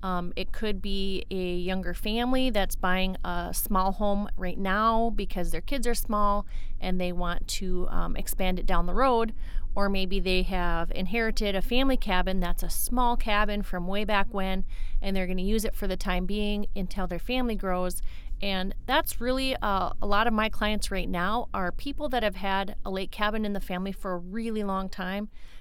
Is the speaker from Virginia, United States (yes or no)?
no; Wahpeton, North Dakota, United States; So I grew up in Wapton, North Dakota, and went to NDSU in Fargo for architecture.